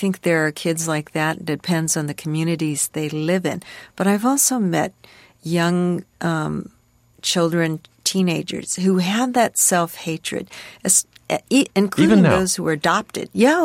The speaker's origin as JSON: {"language": "English", "country": "United States", "said": "I'm American, and I'm also Chinese."}